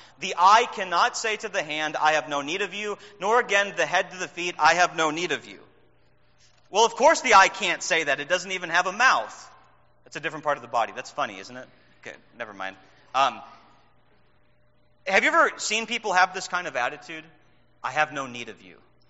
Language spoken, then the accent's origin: English; Minnesota, United States; When I grew up in Minnesota, there was the iron ore mines.